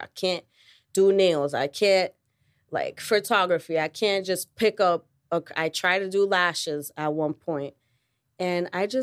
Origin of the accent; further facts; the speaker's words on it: Harlem, New York, United States; Because, hello, I grew up in Harlem my whole entire life.